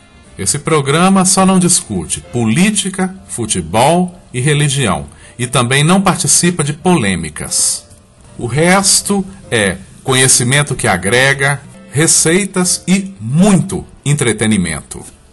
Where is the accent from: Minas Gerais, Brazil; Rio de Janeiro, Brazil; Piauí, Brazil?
Minas Gerais, Brazil; Sete Lagoas; eu sou de Sete Lagoas, Minas Gerais.